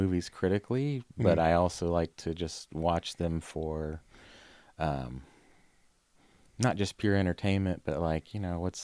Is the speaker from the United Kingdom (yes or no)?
no; Pennsylvania, United States; born there; also born or lived in Virginia / Madrid, Spain; I was born in Pennsylvania. We moved to Virginia.